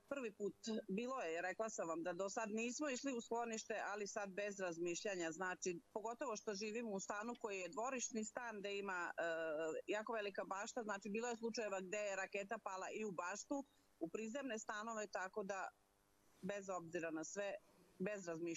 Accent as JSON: {"language": "Serbian", "town": "Novi Sad", "region": "Vojvodina", "country": "Serbia", "said": "mi smo iz Novog Sada"}